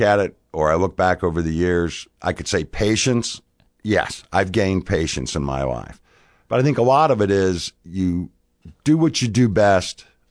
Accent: Fairview Beach, Virginia, United States; I'm originally from a little place called Fairview Beach, Virginia, King George County, the other side of Fredericksburg.

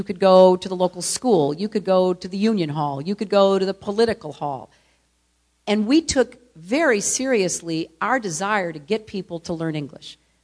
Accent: New York, United States; And speaking as a New Yorker, speaking as someone who represents, you know, our great immigrant tradition, it would cause havoc in my city

